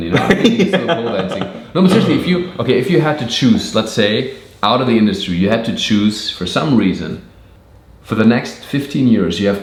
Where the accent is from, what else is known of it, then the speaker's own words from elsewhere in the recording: Germany; English is a second language; And back in my hometown in Germany, like for $1 million, you get a castle, legitimately.